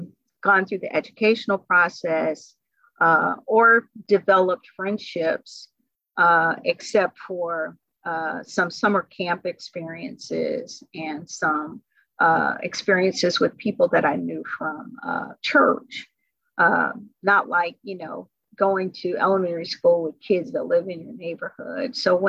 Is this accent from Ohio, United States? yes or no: no; Atlanta, Georgia, United States; And so I didn't attend elementary school with kids that grew up from my environment because I grew up in Atlanta.